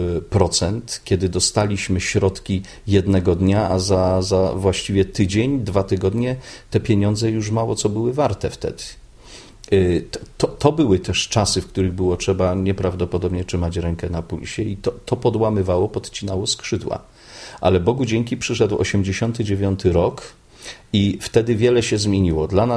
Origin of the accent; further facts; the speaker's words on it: Silesian Voivodeship, Poland; Więc dla mnie, człowieka z małej ojczyzny, jaką jest Śląsk Cieszyński